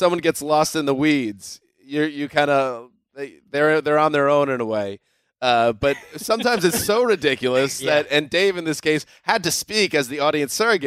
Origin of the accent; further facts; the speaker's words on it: New York, United States; Mark, you and I grew up around the New York market